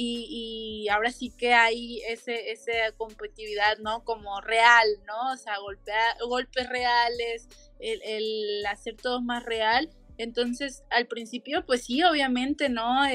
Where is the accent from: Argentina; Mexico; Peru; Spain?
Mexico; como yo soy de México